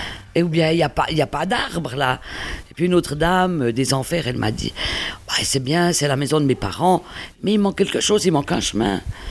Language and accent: French; Delémont, Jura, Switzerland; J'ai passé toute mon enfance, je suis né à Delémont, j'ai fait mes écoles à Delémont. J'étais passé 50 ans à Delémont